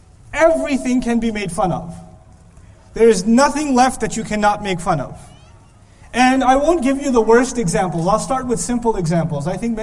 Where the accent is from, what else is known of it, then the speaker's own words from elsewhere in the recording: United States; It's cold for you, it's not cold for me. I'm from America.